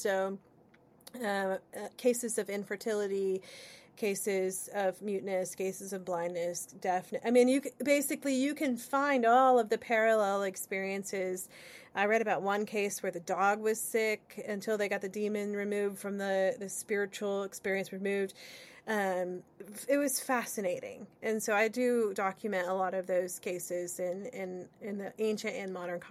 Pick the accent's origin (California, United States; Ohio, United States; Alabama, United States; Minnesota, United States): Ohio, United States; I am a Westerner, right? I grew up in Northwest Ohio. I have a very rural background.